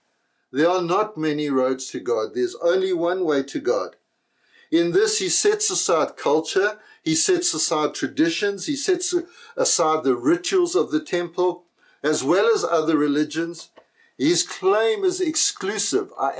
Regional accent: South Africa; Growing up in South Africa

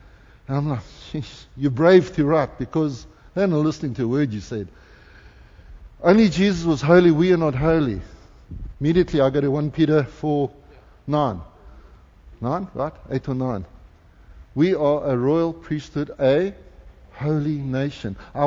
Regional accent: South Africa; now in Canada; I'm a Christian first. Then I'm a South African. I'm a child of God first. Then I'm a South African, and right now I'm becoming a Canadian.

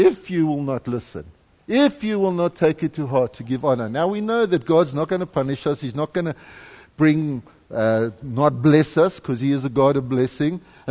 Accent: South Africa; now in Canada; Because I'm a Canadian citizen does not mean I don't honor my South African flag.

